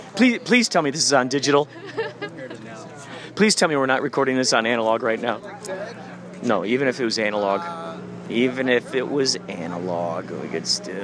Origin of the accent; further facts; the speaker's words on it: Chicago, Illinois, United States; Oh, Chicago.